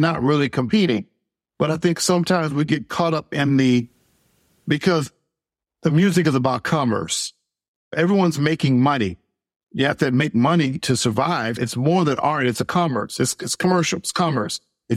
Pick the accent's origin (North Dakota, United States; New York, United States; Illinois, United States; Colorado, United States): Colorado, United States; I'm from Colorado.